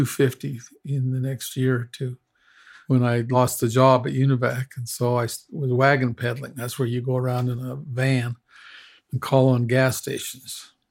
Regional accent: Utah, United States; we grew up in Utah Valley, and it was a shock.

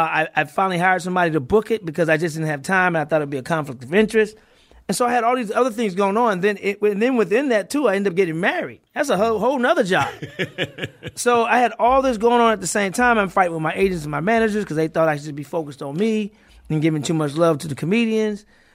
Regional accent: St. Louis, Missouri, United States; also born or lived in New York; So we ended up moving to St. Louis. So I claimed St. Louis because I was there from age 7 to 23.

